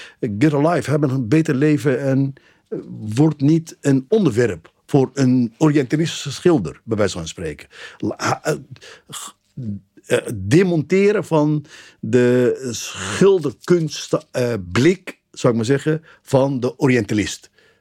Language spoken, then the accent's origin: Dutch; Egypt; Maar tegelijkertijd dacht ik als Egyptenaar van oh, ja.